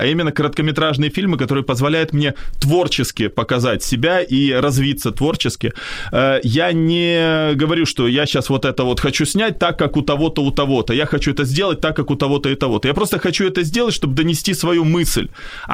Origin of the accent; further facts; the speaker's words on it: Kyiv, Ukraine; also born or lived in Saint Petersburg, Russia; в Питере, где я, собственно, и родился, а потом меня перевезли, когда я чуть-чуть подрос, перевезли в Киев. Поэтому я всегда говорю, что я родился в Питере, ну, хотя по факту фактически всю жизнь прожил в Киеве.